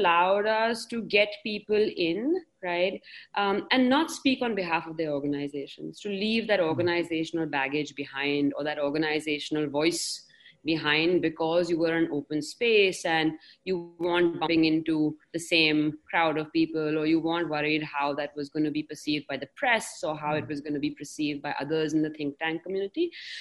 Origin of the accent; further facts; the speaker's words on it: Delhi, India; I'm from Delhi and I have spent most of my professional life in Delhi.